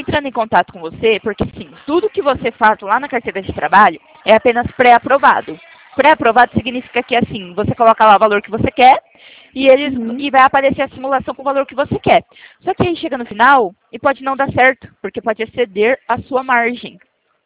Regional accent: São Paulo, Brazil; eu sou do interior de São Paulo e aqui amanheceu frio.

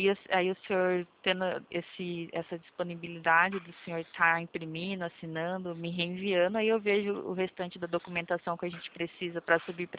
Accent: Curitiba, Paraná, Brazil; Que nem eu sou aqui de Curitiba.

